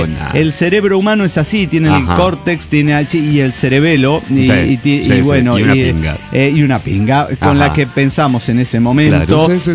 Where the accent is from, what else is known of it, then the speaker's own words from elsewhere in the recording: Oaxaca, Mexico; de Oaxaca, México.